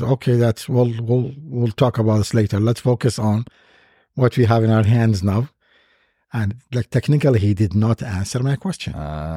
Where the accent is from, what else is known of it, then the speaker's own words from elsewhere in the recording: Baghdad, Baghdad Governorate, Iraq; And I was born and raised in Iraq, in Baghdad, as a Muslim Shiite.